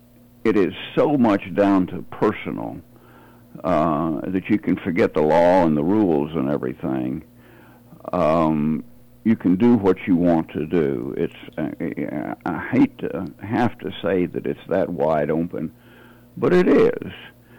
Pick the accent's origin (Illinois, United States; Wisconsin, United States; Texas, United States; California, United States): Texas, United States; born there; I was born in Texas and traveled around, including traveling to Maracaibo